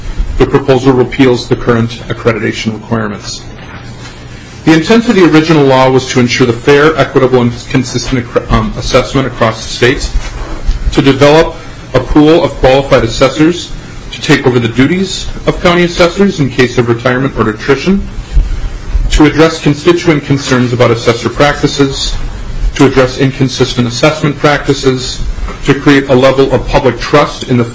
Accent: Aitkin, Minnesota, United States; I was born in Aiken, Minnesota. Yes, so I'm from the same hometown.

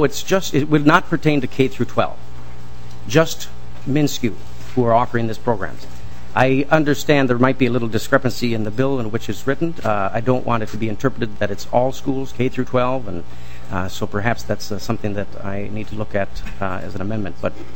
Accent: Delano, Minnesota, United States; This was brought to my attention by a constituent who lives in my hometown of Delano

